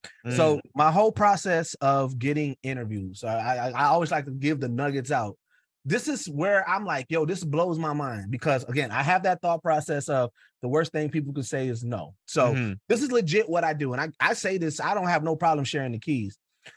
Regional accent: Milwaukee, Wisconsin, United States; I'm like, yo, I'm a nigga from Milwaukee, bro.

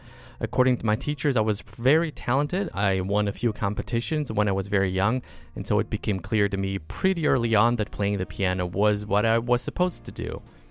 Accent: Portugal; I grew up in Portugal

